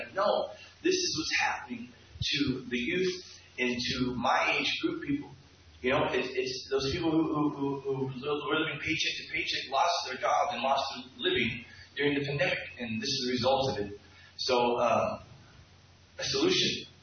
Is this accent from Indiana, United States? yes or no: no; Santa Cruz, California, United States; also born or lived in San Jose; I'm from California. I grew up here in Santa Cruz, and I was born in San Jose.